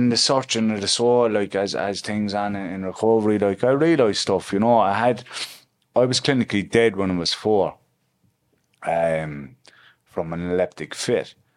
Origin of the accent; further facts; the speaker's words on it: Limerick, Munster, Ireland; So I'm from Limerick City. I'm from the posh side of Limerick City, actually.